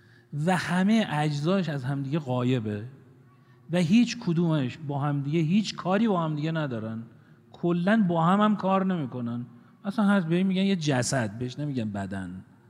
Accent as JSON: {"language": "Persian", "country": "Iran", "said": "ما الان ایرانی هستیم، قوم ایرانی. خب ما الان یه قومیم، ایرانیم."}